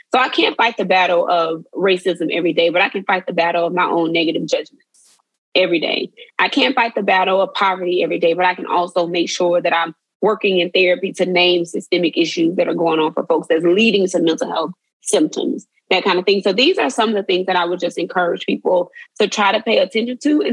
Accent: Mississippi, United States; I'm from Mississippi, so we heard this a lot.

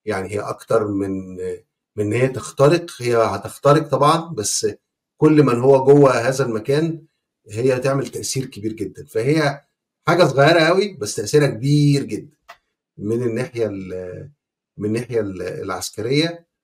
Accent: Egypt; بس احنا مصريين

